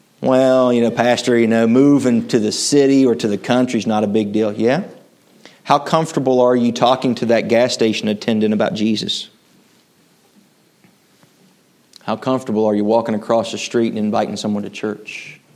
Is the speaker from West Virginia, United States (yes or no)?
yes; West Virginia, United States; now in Ohio, United States; When my wife and I grew up in West Virginia, she grew up in Kentucky, and God saw fit to have two hillbillies come together and move to the Buckeye State.